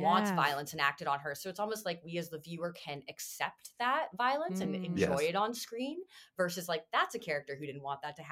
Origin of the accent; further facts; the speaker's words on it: Canada; this is shit that I grew up with in Canada.